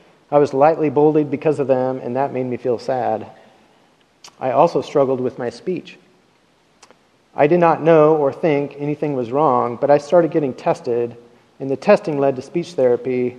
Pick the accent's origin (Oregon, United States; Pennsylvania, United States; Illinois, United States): Oregon, United States; Grants Pass; I was born and raised in Grants Pass, Oregon.